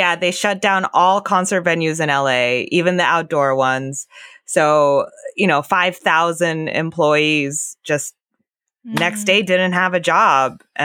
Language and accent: English; Japan; I think I was like so young and I immigrated here from Japan. So, you know, like in my culture, we're trained to like not look people in the eyes.